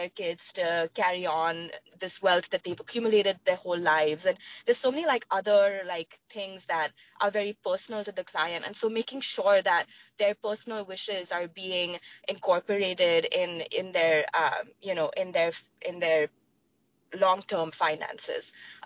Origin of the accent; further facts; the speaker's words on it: Mumbai, Maharashtra, India; now in United States; I'm actually from Mumbai, India, but the way I got up here, it's a long winding story.